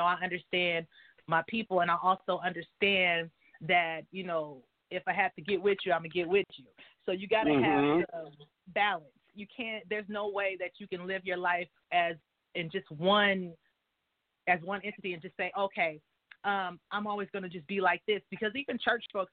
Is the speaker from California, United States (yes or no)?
yes; San Pablo, California, United States; also born or lived in Richmond; I'm from the Bay Area, California, San Pablo to be exact, by way of Richmond, California.